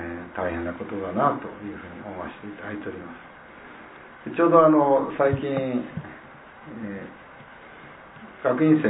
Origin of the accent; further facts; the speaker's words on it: Kochi, Japan; moved away; 自分のですね、生まれ育った高知での生活の年限よりも倍近く、倍以上になるんですかね、もうこちらにいるわけです。